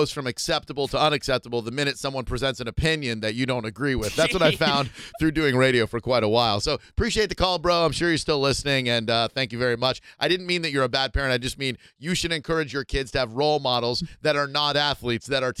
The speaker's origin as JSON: {"language": "English", "town": "Orlando", "region": "Florida", "country": "United States", "said": "I'm from Orlando originally."}